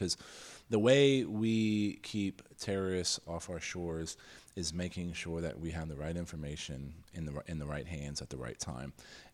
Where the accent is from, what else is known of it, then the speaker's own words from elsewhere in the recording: San Antonio, Texas, United States; since NAFTA was signed in my hometown of San Antonio 24 years ago